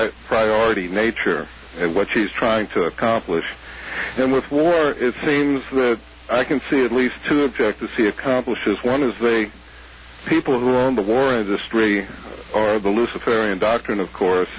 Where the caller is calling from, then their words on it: Florence, Oregon, United States; Yeah, I'm calling from Florence, Dr. Stan.